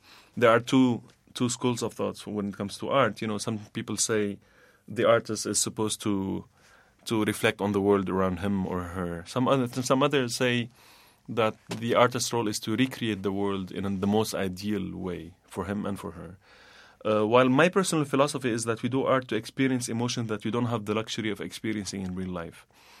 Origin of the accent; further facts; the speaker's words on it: Damascus, Damascus Governorate, Syria; moved away as an adult; now in New York, United States; I was born and raised in Damascus, and I came to the U.S. in 2000. I came here to do my graduate studies, and then I stayed.